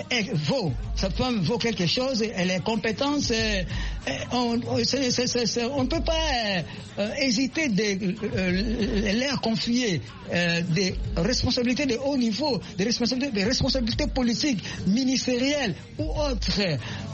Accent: DR Congo; Et c'est chez moi, en RD Congo

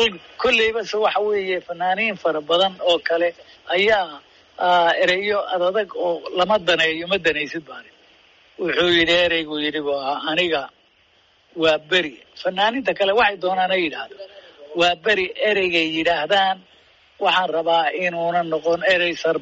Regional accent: Somali Region, Ethiopia; moved away as an adult; waxaan ku soo barbaaray dalka Ethiopia oo qoomiyad ku joogaan deegaanka Soomaalida especially weliba Soomaalida iyo Oromada halkaasaan ku soo barbaaray

